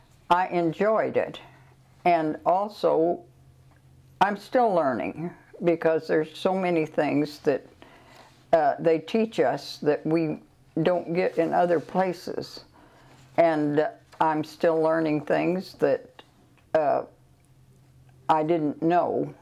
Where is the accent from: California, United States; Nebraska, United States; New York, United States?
Nebraska, United States; I have lived on a farm all of my life. And of course, I was born in Nebraska, and I went to a rural school.